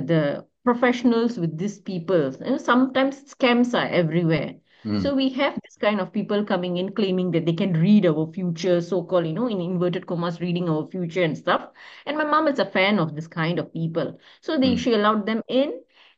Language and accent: English; Malaysia; I'm from Malaysia.